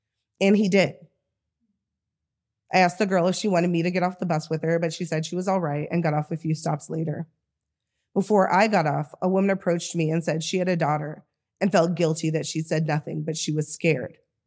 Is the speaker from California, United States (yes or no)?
yes; San Francisco, California, United States; now in Portland, United States; I grew up in San Francisco, which is a deeply anti-fascist city.